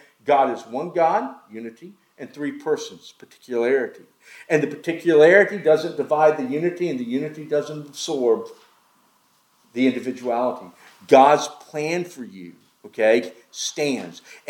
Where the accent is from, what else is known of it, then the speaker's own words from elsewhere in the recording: South Carolina, United States; So last week, I grew up in South Carolina. Okay, I know about snow in South Carolina.